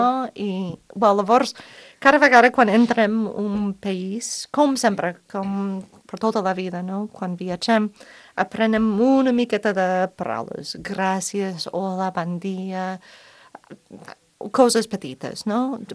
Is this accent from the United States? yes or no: yes; United States; Però també sóc una dona dels Estats Units, de ciutats de tota la vida